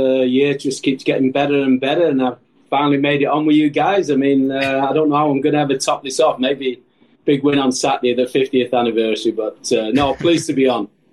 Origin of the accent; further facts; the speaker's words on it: England, United Kingdom; I was from England. 20-year-old. I was just, you know